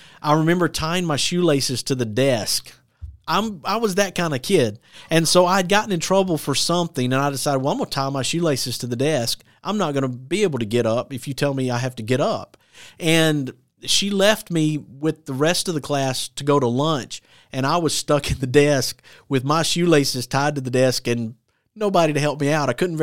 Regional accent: Alabama, United States; From Limestone County. Right. I'm from Limestone County myself.

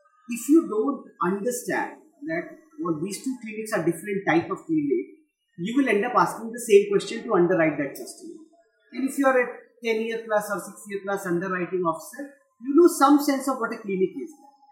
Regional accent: Varanasi, Uttar Pradesh, India; moved away as an adult; now in Delhi, India; I'm born in Banarasi, born and brought up in Banaras. I spent my first 10 years of career near to my hometown. I was a single child of my parents.

